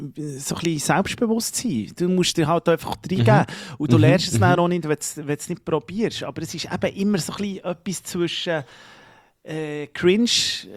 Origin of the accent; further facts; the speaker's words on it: Italy; Ich als Italiener liebe das natürlich.